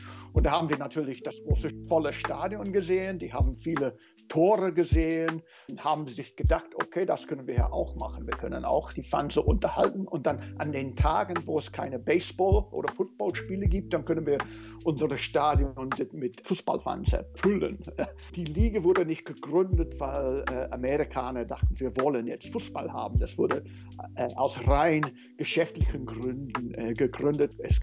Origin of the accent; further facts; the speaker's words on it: East Midlands, United Kingdom; weil ich da ganz viele vierten Liga Fußball in England geguckt habe, wo ich aufgewachsen bin, in der Grafschaft Lincolnshire.